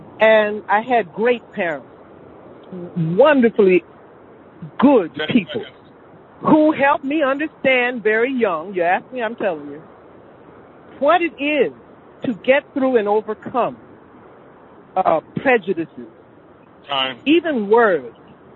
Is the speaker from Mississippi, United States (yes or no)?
yes; Mississippi, United States; I was coming from Mississippi, and Mississippi in my childhood was not a wonderful place, legally, socially, or anything for a black child.